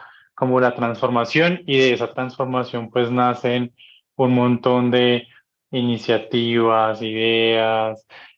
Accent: Pereira, Risaralda, Colombia; Yo soy de Pereira, pero pues realmente mi corazón y toda mi familia está en un pueblo cerca de Pereira que se llama Marsella, que es muy bonito. Todo pues como en arquitectura cafetera, muy tranquilo.

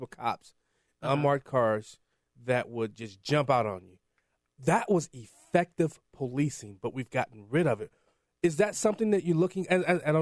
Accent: Chicago, Illinois, United States; I remember as a kid growing up, I'm from Chicago.

